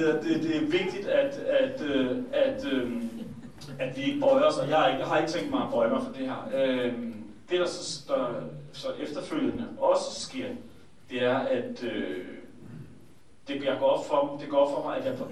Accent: Aarhus, Central Denmark Region, Denmark; jeg kommer jo også fra Aarhus af

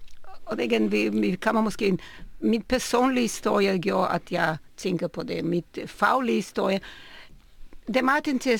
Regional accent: Israel; jeg voksede op i Israel, hvor man kunne se, hvordan religion og Gud bliver brugt også politisk.

